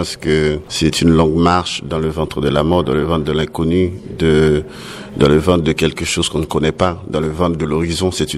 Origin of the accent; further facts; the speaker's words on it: Haiti; Et moi, je viens d'Haïti, je suis né là-bas, j'ai grandi là-bas, c'est ce que je connais.